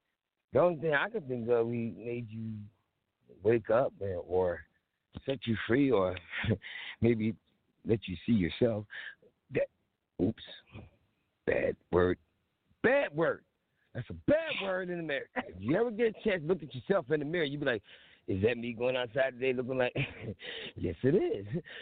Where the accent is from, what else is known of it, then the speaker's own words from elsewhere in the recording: Philadelphia, Pennsylvania, United States; How you doing? Yeah, I'm live and direct. I'm sorry. And I'm from Philly.